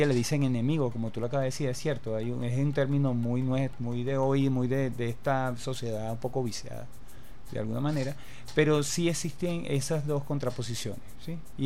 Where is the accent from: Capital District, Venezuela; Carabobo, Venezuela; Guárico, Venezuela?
Capital District, Venezuela; Caracas; Yo vengo de La Coromoto